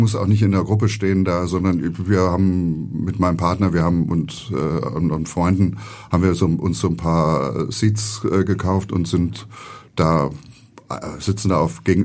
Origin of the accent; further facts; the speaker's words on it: Tübingen, Baden-Württemberg, Germany; Also ich bin in Tübingen aufgewachsen und habe in München studiert, habe in Köln gearbeitet bei Flimm, habe viel in Berlin gearbeitet.